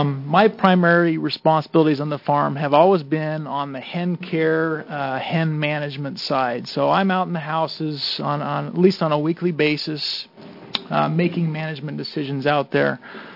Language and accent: English; Molalla, Oregon, United States; I am from Molalla, Oregon.